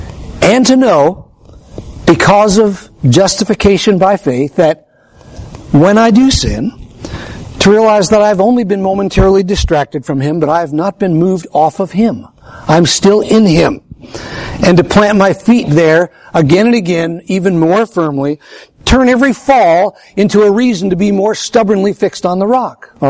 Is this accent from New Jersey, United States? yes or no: yes; New Jersey, United States; Growing up in New Jersey as a teenager, the majority of people around me would have encouraged Christian faith.